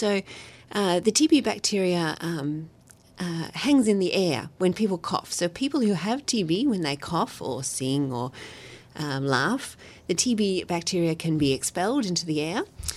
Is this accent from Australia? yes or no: yes; Australia; now in Cape Town, South Africa; I'm an Australian, but I have lived in Cape Town for 10 years now.